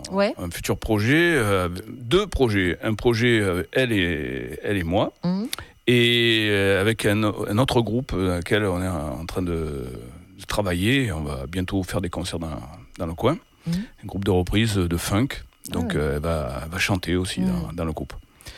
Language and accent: French; Avignon, Provence-Alpes-Côte d'Azur, France; born there; Je suis né à Avignon, oui.